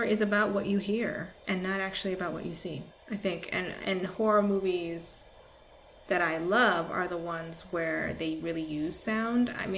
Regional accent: Pacific Northwest, United States; I grew up in the Northwest, so I camped.

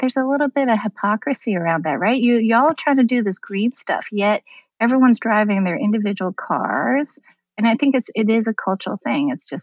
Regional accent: New York, United States; Like I'm from New York. The bus is there. What's so weird about that?

